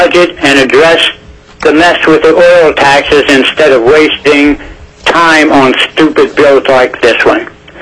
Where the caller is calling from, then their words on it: Kasilof, Alaska, United States; I'm calling from Kasilop, Alaska.